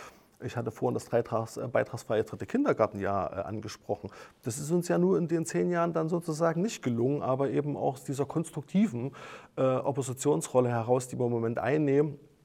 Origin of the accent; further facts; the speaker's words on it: Thuringia, Germany; ich komme ja aus dem Altenburger Land